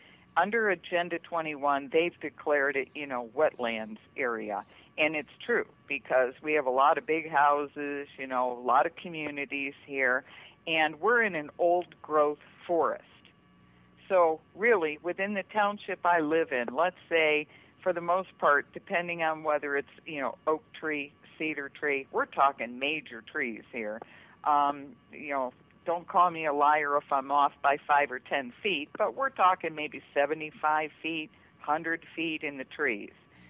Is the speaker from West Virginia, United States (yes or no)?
no; Michigan, United States; at least I'm from Michigan, so people think, oh, that's something that's happening in the West.